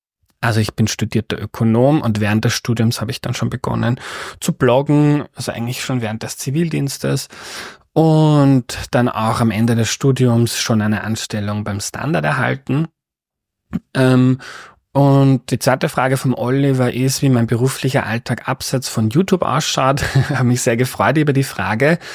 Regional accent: Upper Austria, Austria; moved away as an adult; Also ich bin am Land aufgewachsen, bin dort in eine Volks-, in eine Hauptschule gegangen, dann habe ich Matura gemacht in Steyr an der Handelsakademie

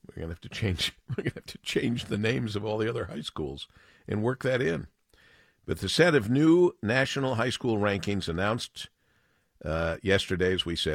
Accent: Monroe, Michigan, United States; my hometown of Monroe, Michigan

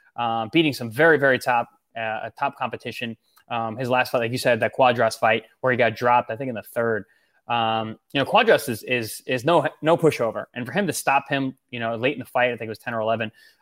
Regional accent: New York, United States; So I'm from New York. I'm used to just doing work.

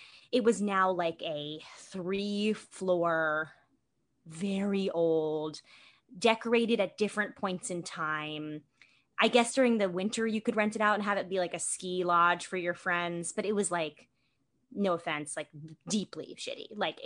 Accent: New York City, New York, United States; I grew up in New York City. I'm born and bred New York City. A little subway rat.

